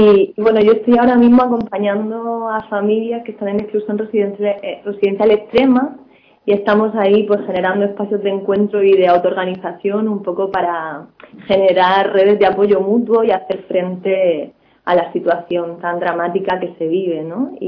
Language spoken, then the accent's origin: Spanish; Cartagena, Region of Murcia, Spain; born there; Bueno, yo nací en Cartagena, entonces, bueno, en Murcia he vivido tiempo, luego estuve viajando, he estado moviéndome y viviendo en diferentes lugares, y en Murcia llevaré unos 4 o 5 años.